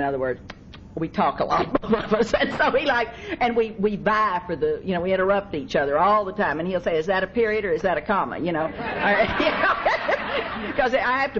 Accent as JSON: {"language": "English", "region": "the South", "country": "United States", "said": "I'm from the South."}